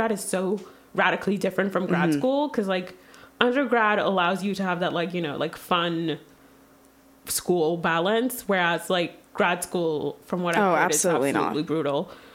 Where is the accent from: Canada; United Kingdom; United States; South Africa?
Canada; Quebec; so I'm from Quebec.